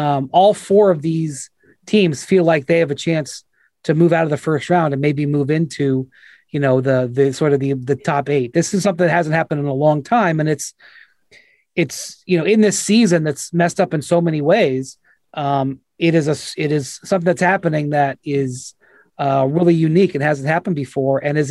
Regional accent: Cleveland, Ohio, United States; look, I'm from Cleveland.

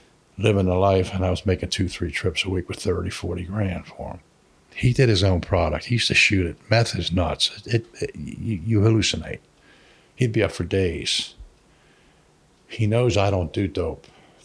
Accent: Holmesburg, Pennsylvania, United States; I'm from Holmesburg.

